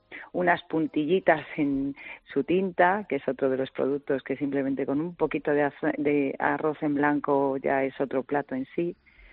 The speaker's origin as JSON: {"language": "Spanish", "region": "Galicia", "country": "Spain", "said": "como buenos gallegos"}